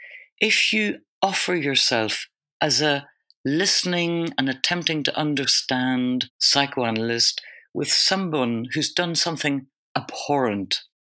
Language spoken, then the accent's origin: English; Ireland; Obviously, I'm a white Irish woman. But the fact that I am Irish, I think, has a weird extra dimension to enable me to make a rapport